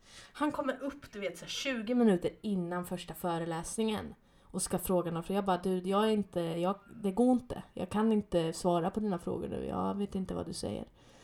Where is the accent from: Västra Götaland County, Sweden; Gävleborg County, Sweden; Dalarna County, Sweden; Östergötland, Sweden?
Östergötland, Sweden; Kisa; och jag kommer ju från Kisa som är 5 000.